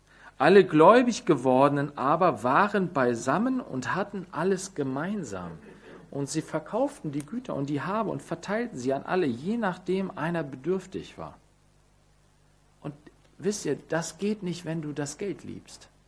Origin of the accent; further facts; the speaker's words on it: Germany; Weil wir sind Deutsche, die meisten von uns. Also nicht alle, die hier sitzen, sind Deutsche, aber viele von uns, die wir hier sitzen, sind Deutsche und haben eine deutsche Sicherheitsmentalität.